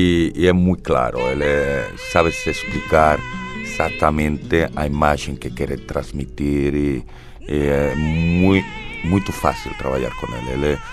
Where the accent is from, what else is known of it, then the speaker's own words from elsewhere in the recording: Madrid, Community of Madrid, Spain; Eu morei minha vida inteira em Madrid